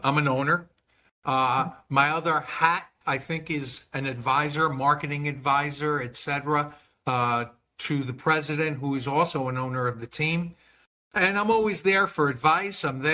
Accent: New Jersey, United States; I'm from New Jersey, so I grew up loving sports all my life.

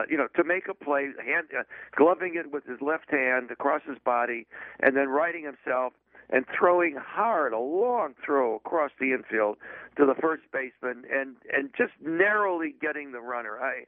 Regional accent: Chicago, Illinois, United States; now in New York, United States; I'm not saying that just because I was from Chicago, but and a lifetime Cub fan. But although I've been in New York for almost 50 years

